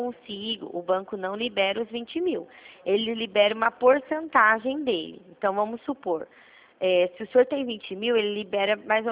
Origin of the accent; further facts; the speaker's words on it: Mogi Mirim, São Paulo, Brazil; Eu sou do interior de São Paulo